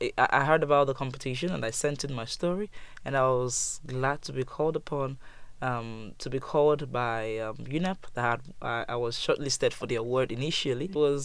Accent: Aba, Abia, Nigeria; I grew up in Aba, Abia State.

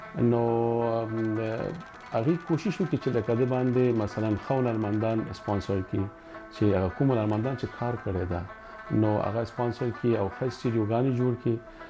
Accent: Afghanistan; moved away; زه د افغانستان راغلی یم

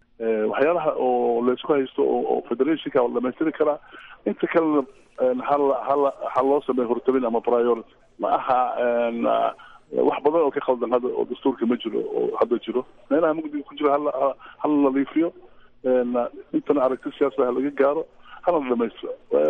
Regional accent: Garowe, Puntland, Somalia; anigu waxaan ka imid garowe

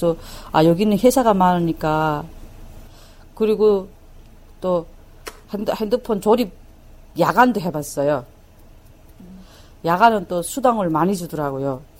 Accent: Chongjin, North Hamgyong, North Korea; 내 고향이 장경북도 청진이 나오더라고요. 진짜 내 살던 청진은 좋은 곳이었어요. 예, 바다가 끼어 있고 국경이 중국 국경, 러시아 국경이 다 끼어 있거든요.

